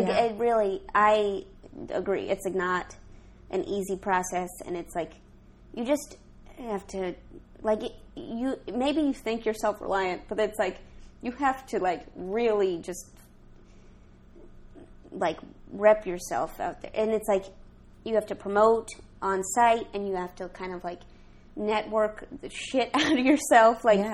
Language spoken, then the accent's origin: English; St. Louis, Missouri, United States; And then after that, I went to St. Louis. I'm from St. Louis.